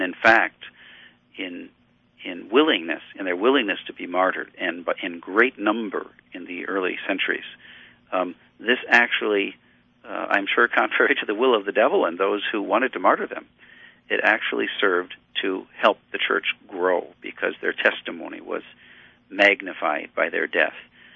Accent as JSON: {"language": "English", "town": "Sheboygan", "region": "Wisconsin", "country": "United States", "tie": "born or raised there", "said": "We do bratwurst in the Sheboygan, Wisconsin style. That's my hometown."}